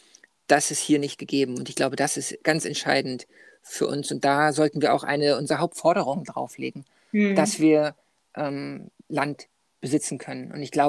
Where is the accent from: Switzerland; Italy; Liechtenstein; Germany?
Germany; Northern Germany; moved away; weil ich bin in Deutschland nicht mehr, aber genau aus dem Grund. Weil bei uns